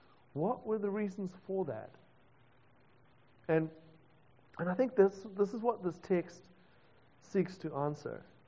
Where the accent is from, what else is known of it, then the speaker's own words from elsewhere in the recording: South Africa; now in New Zealand; maybe it's just because I'm a South African